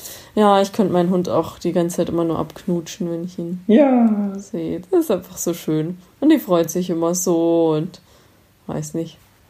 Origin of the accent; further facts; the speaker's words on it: Romania; Statt jetzt als bei uns in Rumänien, da in der Tötung, wo sie dann mit kaltem Wasser totgespritzt werden oder irgendwas.